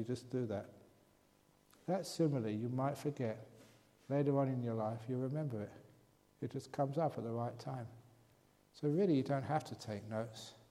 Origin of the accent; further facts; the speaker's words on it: England, United Kingdom; born there; I was born in England, but I spent some time in Asia.